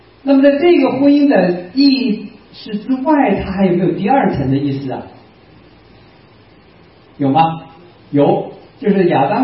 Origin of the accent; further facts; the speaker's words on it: Chibi, Hubei, China; 我们家乡啊是三国古战场赤壁，赤壁那个县城啊，它以前不叫赤壁，它叫蒲圻。